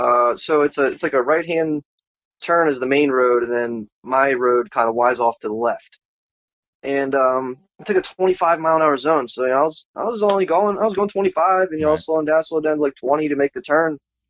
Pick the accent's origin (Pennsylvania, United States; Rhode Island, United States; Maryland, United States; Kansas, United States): Maryland, United States; Yeah, I come from Maryland, where the roads are like golden paved.